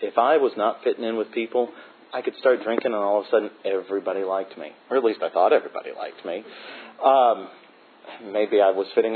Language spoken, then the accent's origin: English; Winchester, Virginia, United States; moved away as an adult; I grew up in Winchester, Virginia, right at the top of the state. Still not really a great big cosmopolitan place.